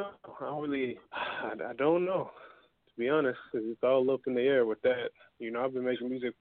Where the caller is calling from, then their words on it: Des Moines, Iowa, United States; So, yeah, I'm calling from Des Moines, Iowa. Just, you know, shout out to OMF Posse.